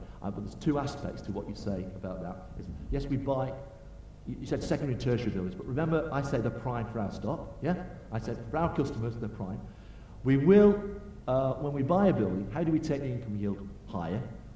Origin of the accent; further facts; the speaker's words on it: Oldham, North West England, United Kingdom; I'm from Oldham, right, but worked in London before Workspace as well.